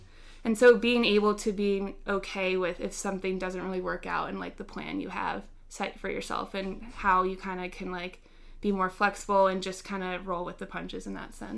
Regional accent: Maryland, United States; And I would say also I am from Maryland, so I knew I kind of wanted to do something different than what a lot of my friends were doing

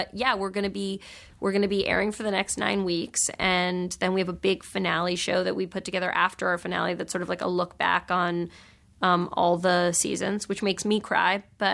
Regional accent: New York City, New York, United States; you know, I grew up in New York and there's a lot of, like, sort of, like, that's, you know, the home of, like, you know, sassy literary gatherings

